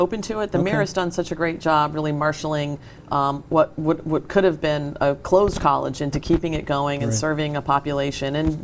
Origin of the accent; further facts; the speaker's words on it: Hawaii, United States; born there; now in Salem, United States; I didn't have the good fortune to grow up here. I'm a Navy brat, so I was born in Hawaii. We moved to lots of different places. I came to Massachusetts to go to college, like many people, and just never left.